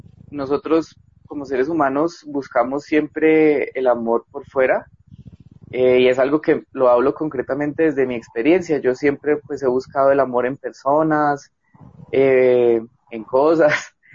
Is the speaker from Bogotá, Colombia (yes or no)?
yes; Bogotá, Colombia; soy de Bogotá, tengo 24 años